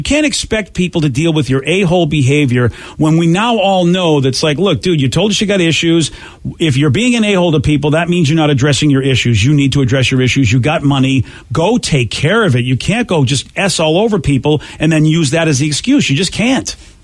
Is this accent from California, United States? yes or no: no; Massachusetts, United States; Look, I'm from Massachusetts, and that was an adjective for everything growing up.